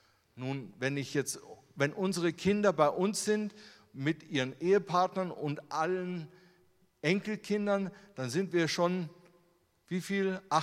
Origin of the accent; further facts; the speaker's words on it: Germany; Ja, der Natale, der ist Italiener, der ist anders wie ich. Ich bin Deutscher.